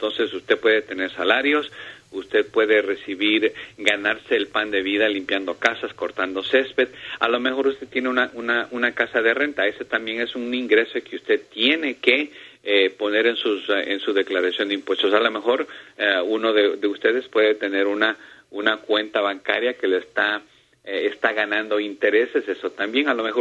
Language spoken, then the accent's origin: Spanish; Ecuador; yo soy ecuatoriano, obviamente